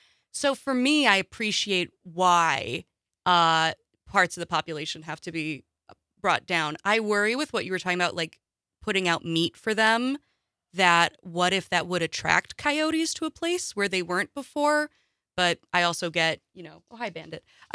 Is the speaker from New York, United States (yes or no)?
no; Wausau, Wisconsin, United States; I remember growing up in Wausau